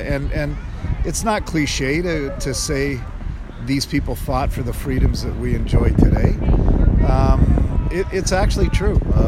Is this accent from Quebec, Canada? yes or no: no; Windsor, Ontario, Canada; I'm originally from Windsor, which is a border city, so we're very closely aligned with the anti-war movement